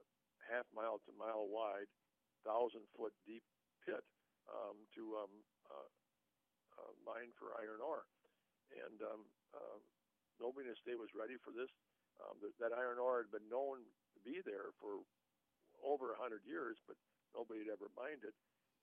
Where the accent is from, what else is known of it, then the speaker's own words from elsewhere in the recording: Janesville, Wisconsin, United States; Rock County had been, including my hometown Janesville, had been clobbered.